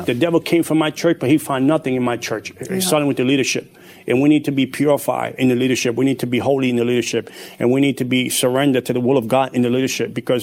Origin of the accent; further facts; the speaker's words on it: Bronx, New York, United States; But it's an amazing thing that I grew up in the Bronx.